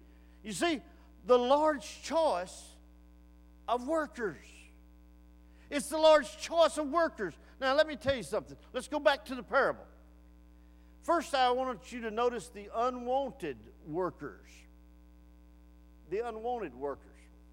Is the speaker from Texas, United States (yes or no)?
yes; Reklaw, Texas, United States; Back when I grew up in Recklaw, we had a recess.